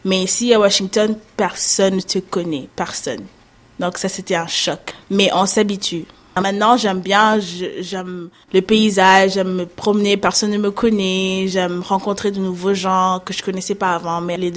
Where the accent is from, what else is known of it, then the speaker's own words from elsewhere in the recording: Burundi; now in United States; quand même je viens du Burundi et je sais ce que c'est de ne pas consommer tout le temps.